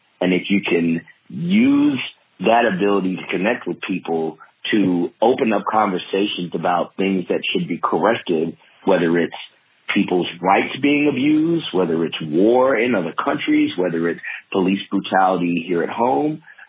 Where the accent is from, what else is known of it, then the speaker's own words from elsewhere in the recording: Huntsville, Alabama, United States; also born or lived in Nashville; now in Atlanta, United States; I'm, again, a native of Alabama. I was born in Nashville, but I was raised in Huntsville, Alabama. And I tell people I'm about as Southern as you get.